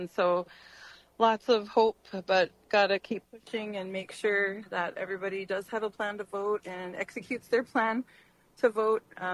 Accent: United States; because we know, as unfortunately as American Indian peoples, we have short life expectancies.

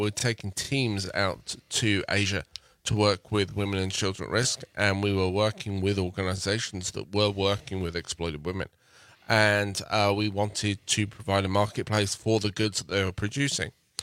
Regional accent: England, United Kingdom; moved away as an adult; now in United States; Yeah, so I'm English, from England. I've emigrated here to the States about 16, 17 years ago.

